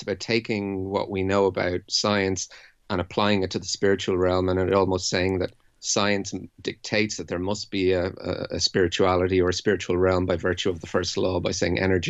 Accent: Sligo, Connacht, Ireland; Yes, absolutely. We were all from Sligo, and we all went to school together in Sligo, in Summerhill College, where we all went to school.

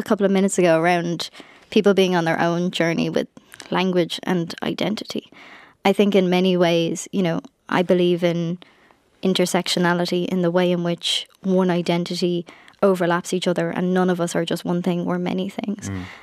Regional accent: Ireland; Some days my greatest challenge is the fact that I'm Irish and people can't pronounce my name.

